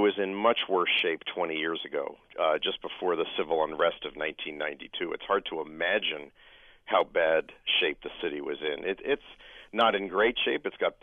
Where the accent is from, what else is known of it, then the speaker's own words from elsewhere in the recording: East Coast, United States; I grew up on the East Coast near New York City